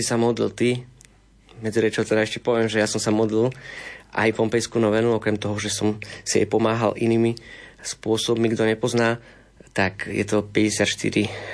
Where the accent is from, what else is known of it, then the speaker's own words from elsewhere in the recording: western Slovakia, Slovakia; ja som napríklad zo západu a moja manželka je zo stredného Slovenska